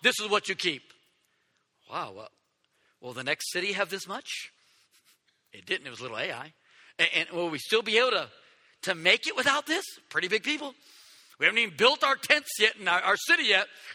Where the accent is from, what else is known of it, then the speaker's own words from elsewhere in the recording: United States; born there; I often say, out of the sovereignty of God, I was born in America, and I thank God for that.